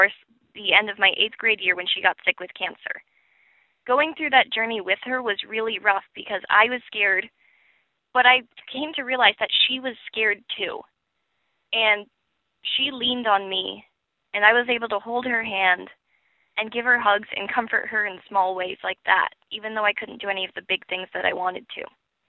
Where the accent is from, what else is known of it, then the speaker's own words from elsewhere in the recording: Herndon, Virginia, United States; I'm from Herndon, Virginia.